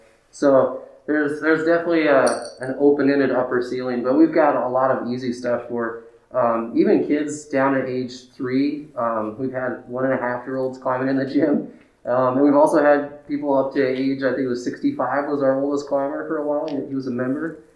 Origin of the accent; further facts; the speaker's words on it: Butte, Montana, United States; Yeah, so I grew up in Butte.